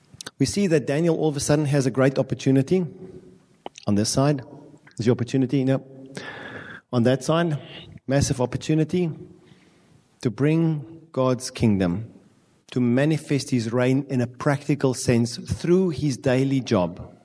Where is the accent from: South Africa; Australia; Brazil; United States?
South Africa; I'm South African.